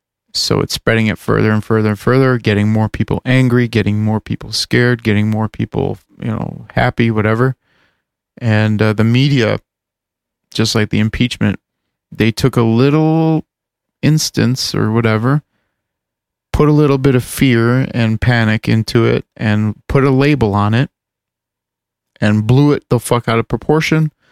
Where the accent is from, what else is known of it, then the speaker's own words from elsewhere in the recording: Chicago, Illinois, United States; bitch, I'm from Chicago. Like, do you know where fucking McDonald's came from?